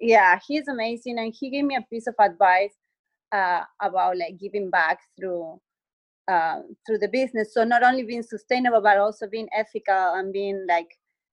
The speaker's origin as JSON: {"language": "English", "town": "Mar del Plata", "region": "Buenos Aires Province", "country": "Argentina", "tie": "born or raised there", "said": "I was born and raised in Argentina, and in a coastal city, Mar del Plata, so it's southern Buenos Aires by the ocean, the Atlantic Ocean. And so I grew up, you know, like smelling the big waves"}